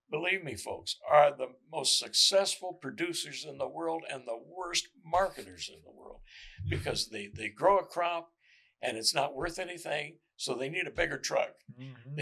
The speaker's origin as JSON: {"language": "English", "town": "Amarillo", "region": "Texas", "country": "United States", "said": "I'm from Amarillo. The average rainfall in Amarillo is about 19 inches."}